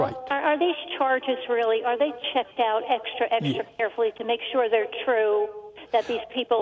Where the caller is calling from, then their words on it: New York, United States; New York.